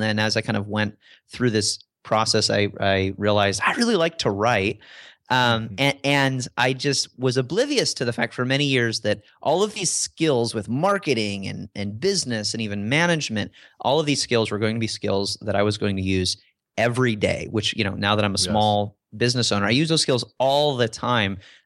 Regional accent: Illinois, United States; I grew up in Illinois and from the Midwest like you.

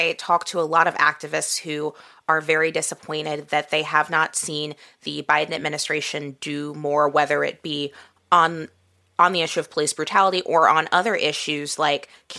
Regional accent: Midwest, United States; I grew up in the Midwest, and this is not something I remember certainly being taught about in my history classes until I was in college.

